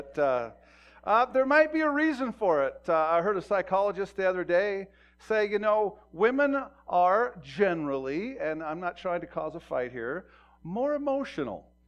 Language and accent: English; Montana, United States; I'm out in my hometown where I grew up, where I went from kindergarten to senior high in about 14 years.